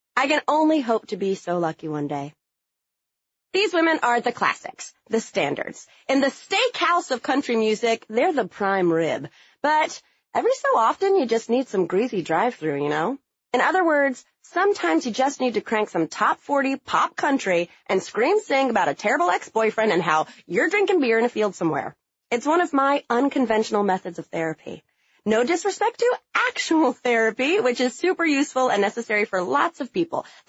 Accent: Boonville, North Carolina, United States; This is thanks in part to the fact that I grew up in Boonville, North Carolina. Imagine your quintessential small town in America.

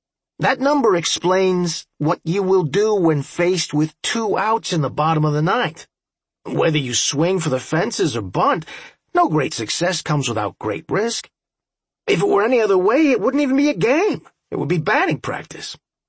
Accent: Newark, New Jersey, United States; This might sound a bit early to some of you, but where I grew up in Newark, New Jersey, betting with bookies was a regular thing.

